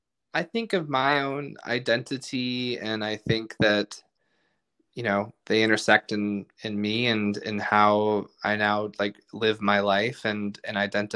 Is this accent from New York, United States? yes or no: yes; Buffalo, New York, United States; Well, I was born and raised in Buffalo. And my mom's side of the family is Jewish, and I was raised, under the Jewish faith